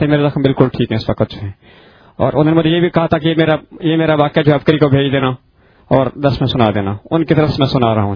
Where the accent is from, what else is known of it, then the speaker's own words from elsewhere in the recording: Mandi Bahauddin, Punjab, Pakistan; میرا تعلق منڈی بہاؤدین سے ہے